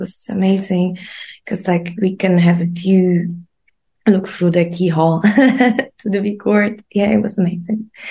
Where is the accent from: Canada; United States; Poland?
Poland; English is a second language; now in Czech Republic; I'm Polish, but I'm born and raised in Poland, but I live in Czech Republic. I study here, I fell in love with boy and stayed here.